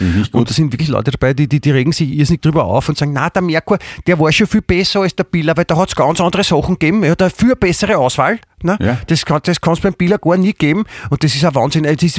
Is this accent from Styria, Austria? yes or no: no; Vienna, Austria; letztendlich sind wir beide Wiener